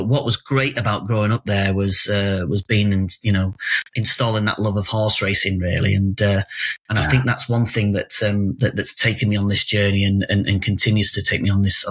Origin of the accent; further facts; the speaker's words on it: Middleham, Yorkshire and the Humber, United Kingdom; also born or lived in Africa; But I suppose life really began when I moved back to the UK and moved to Middleham, North Yorkshire, which is kind of like where I say I'm from, even though I say I grew up in Africa. And that being a horse racing town